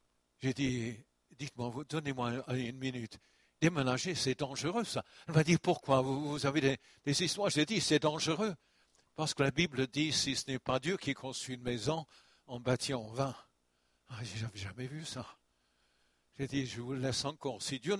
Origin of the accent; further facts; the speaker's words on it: France; Mais chez nous en France, nous avons eu quand même